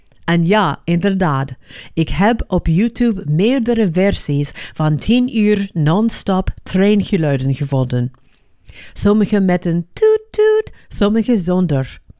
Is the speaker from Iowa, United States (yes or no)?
no; Los Angeles, California, United States; ik ben opgegroeid in Los Angeles, waar drillboren en politiehelikopters normale geluiden waren.